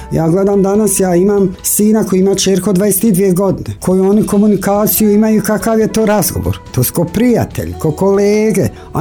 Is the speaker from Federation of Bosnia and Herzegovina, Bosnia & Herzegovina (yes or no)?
yes; Janjići, Federation of Bosnia and Herzegovina, Bosnia & Herzegovina; domaćica, dolazim iz Janjića, 65 godina imam.